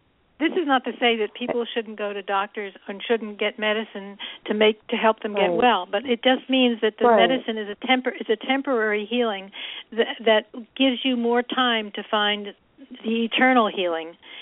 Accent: Pennsylvania, United States; also born or lived in California; Or when I came back from California to Pennsylvania, where I grew up

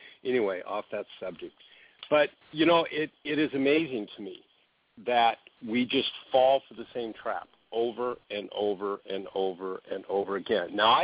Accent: Oregon, United States; also born or lived in Washington; I grew up in Oregon and Washington before the Californians came up here and ruined it.

